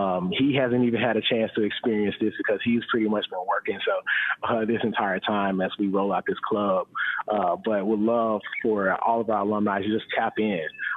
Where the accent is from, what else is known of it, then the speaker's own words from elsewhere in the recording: Memphis, Tennessee, United States; And then this week we're in Memphis, my hometown. So happy to be back here